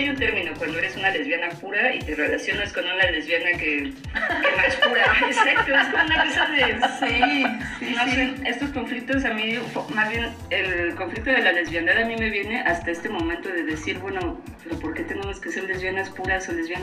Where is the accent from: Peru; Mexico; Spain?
Mexico; Mexico City; Yo crecí en la Ciudad de México, soy del sur de la Ciudad de México